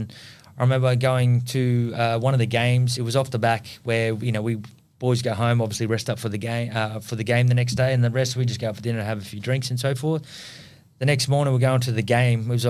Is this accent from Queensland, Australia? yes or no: yes; Queensland, Australia; probably as a Queenslander, it's great